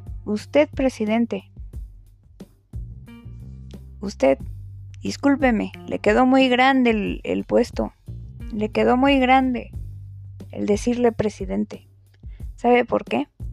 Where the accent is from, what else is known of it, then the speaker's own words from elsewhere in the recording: Mexico; soy una ciudadana mexicana que está viendo la realidad